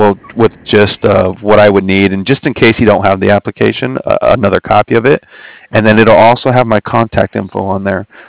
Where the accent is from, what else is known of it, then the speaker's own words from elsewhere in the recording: New Orleans, Louisiana, United States; born there; now in California, United States; Yeah, okay. I was born in New Orleans.